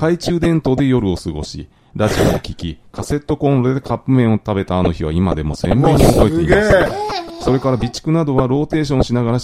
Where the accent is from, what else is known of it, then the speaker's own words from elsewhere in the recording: Mie, Japan; あの、僕、三重県人ですけど